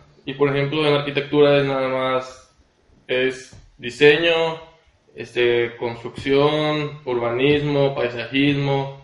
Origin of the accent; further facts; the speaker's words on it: Cárdenas, Tabasco, Mexico; tengo 26 años, soy originario de Cárdenas, Tabasco, estudié aquí en Villahermosa, en la Universidad Autónoma de Guadalajara, arquitectura